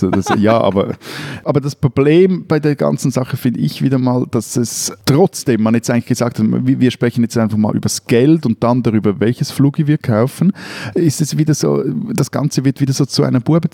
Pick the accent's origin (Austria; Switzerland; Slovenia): Switzerland; Aber ja, die Reaktionen bei dir sind sehr wahrscheinlich ähnlich, wie sie bei uns in der Schweiz wären.